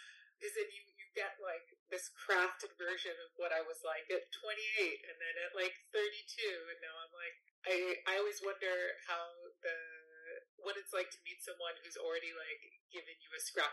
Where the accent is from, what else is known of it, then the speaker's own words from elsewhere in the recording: New York, United States; I grew up in the New York area, so like right outside of the city. And I went to high school in the Bronx